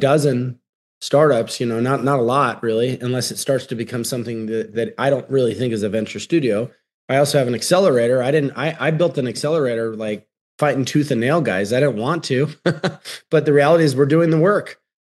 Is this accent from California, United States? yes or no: no; Utah, United States; I'm from Utah, so maybe the culture is a little different, but Utah's a sales culture.